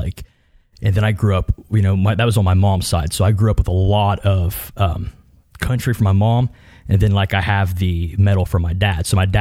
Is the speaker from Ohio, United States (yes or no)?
yes; Ohio, United States; So I grew up being in Southern Ohio. It's very, I was born in 86.